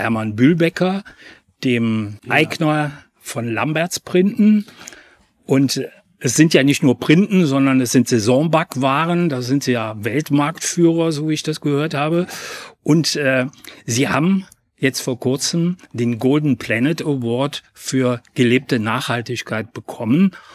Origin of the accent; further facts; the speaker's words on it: Aachen, North Rhine-Westphalia, Germany; Ja, ich als Aachener kann es ja sagen